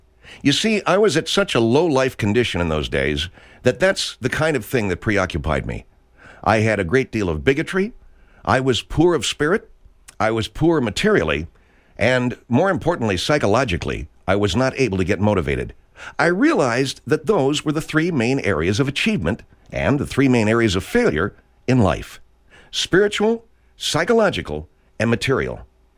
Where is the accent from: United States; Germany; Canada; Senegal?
United States; Gardena, California; Now, let me tell you a little bit about myself … I was born in Gardena, California. That's where I was raised.